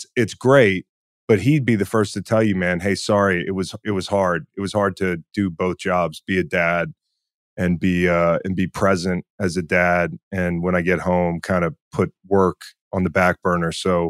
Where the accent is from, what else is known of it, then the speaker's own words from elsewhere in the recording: Charlottesville, Virginia, United States; I'm in Virginia. I'm right outside Charlottesville.